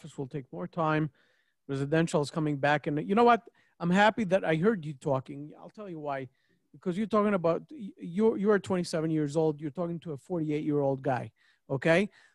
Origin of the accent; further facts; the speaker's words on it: New York City, New York, United States; Right now, I'm not in New York, but I'm a New Yorker. So I know what New York City is.